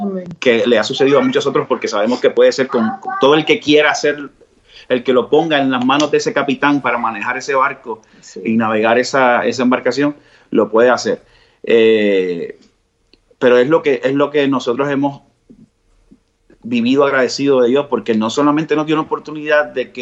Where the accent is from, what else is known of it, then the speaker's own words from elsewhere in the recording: Puerto Rico; yo digo Puerto Rico porque soy de Puerto Rico y así fue que me crié.